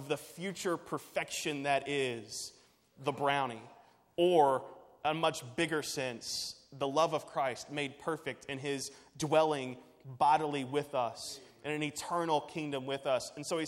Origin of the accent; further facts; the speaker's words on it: Louisville, Kentucky, United States; I grew up in Louisville. Horse racing is just a natural analogy for me. Grew up around the track.